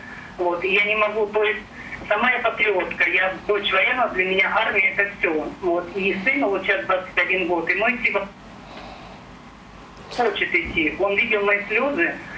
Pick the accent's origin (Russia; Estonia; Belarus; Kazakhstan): Russia; Russian Far East; moved away; also born or lived in Ukraine / Tashkent, Uzbekistan / Ryazan, Russia; Я дочь военного. Мы 10 лет жили на Дальнем Востоке. Сама дальневосточница я. 10 лет на Украине. 10 лет в Ташкенте. 11 лет в Рязани.